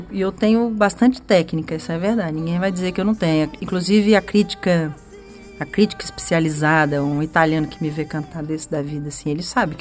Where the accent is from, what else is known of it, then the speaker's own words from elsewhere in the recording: Santa Rosa de Viterbo, São Paulo, Brazil; vim lá de Santa Rosa de Viterbo.